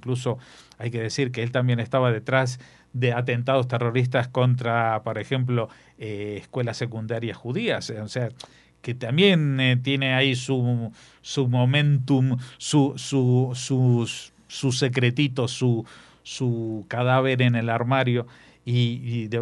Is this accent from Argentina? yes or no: yes; Argentina; Ustedes saben que yo soy argentino